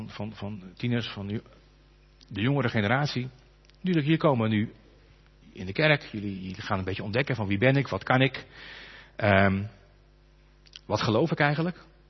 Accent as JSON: {"language": "Dutch", "country": "Netherlands", "said": "we zijn Hollanders, dus we mopperen graag."}